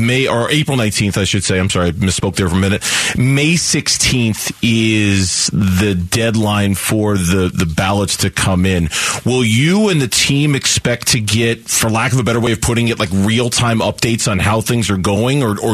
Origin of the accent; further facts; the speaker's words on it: New York, United States; Commissioner, I know what it's like, you know, growing up in New York, being an Islander fan, four Stanley Cups in a row, and that was my favorite team